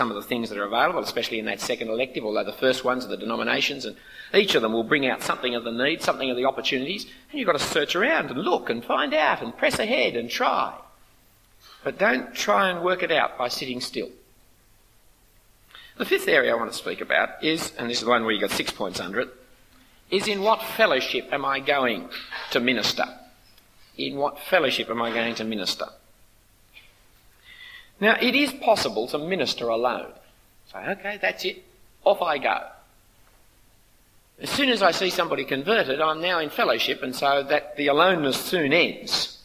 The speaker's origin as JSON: {"language": "English", "country": "Australia", "said": "Being an Australian has enormous missionary privilege."}